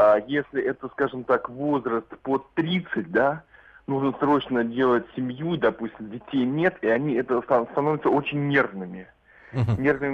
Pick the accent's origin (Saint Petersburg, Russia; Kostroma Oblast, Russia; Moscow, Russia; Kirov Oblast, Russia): Moscow, Russia; Нет, я москвич.